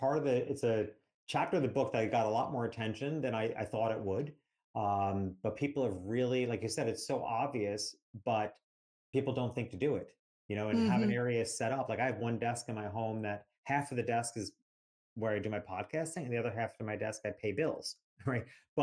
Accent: New York City, New York, United States; also born or lived in Miami; now in North Florida, United States; And I'm from New York City. But New York City didn't feel like an assault on the senses to me, because it was the environment which I grew up in.

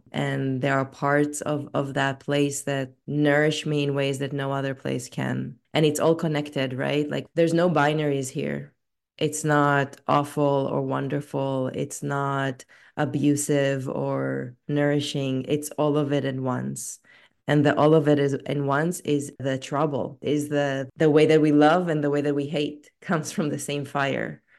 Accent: Tel Aviv, Tel Aviv District, Israel; English is a second language; Like I grew up in Tel Aviv. The way that we party in Tel Aviv is really fun.

